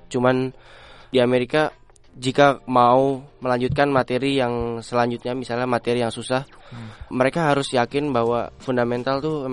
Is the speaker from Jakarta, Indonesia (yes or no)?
yes; Jakarta, Indonesia; Saya datang dari Jakarta dan umur saya 15 tahun.